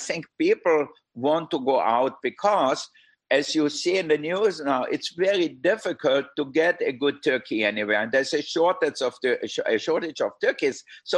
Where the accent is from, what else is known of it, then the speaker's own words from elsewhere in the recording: Austria; because I'm from Austria, I love it with braised red cabbage.